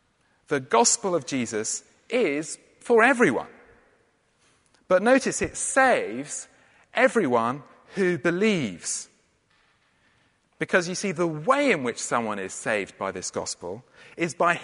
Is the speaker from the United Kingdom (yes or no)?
yes; England, United Kingdom; It would feel kind of wrong to wear a kilt as an Englishman.